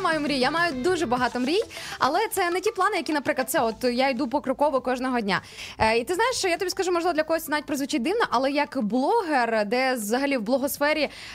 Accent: Rivne Oblast, Ukraine; я, друзі, не з Волині, я з Рівненщини.

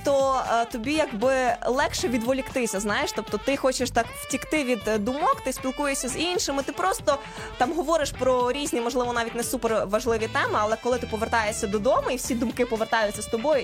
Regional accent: Vinnytsia, Vinnytsia Oblast, Ukraine; коли я переїхала в велике місто, для мене це був величезний виклик, тому що я з Вінниці. І коли ти переїжджаєш, ну, Вінниця – це розвинене місто, але воно маленьке, знаєш, там ми всі один одного знаємо

